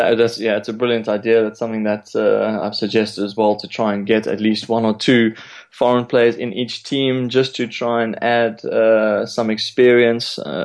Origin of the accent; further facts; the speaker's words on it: South Africa; especially as a South African